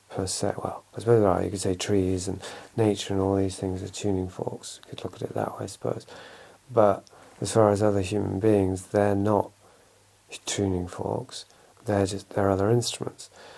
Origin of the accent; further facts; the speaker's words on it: England, United Kingdom; because I'm English